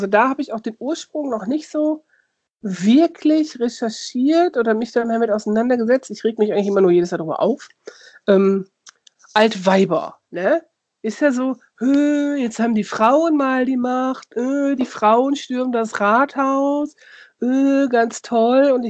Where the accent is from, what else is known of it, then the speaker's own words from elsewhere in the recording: Lower Saxony, Germany; Aber ich komme ja aus dem Dorf bei Osnabrück